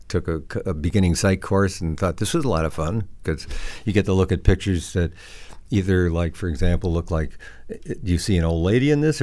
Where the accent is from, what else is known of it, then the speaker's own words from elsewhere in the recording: Wauwatosa, Wisconsin, United States; Well, I'm from Wisconsin. I'm from a place called Wauwatosa.